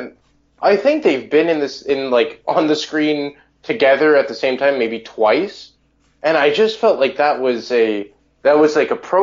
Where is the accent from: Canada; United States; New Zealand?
Canada; Montreal, Quebec; I'm from Montreal.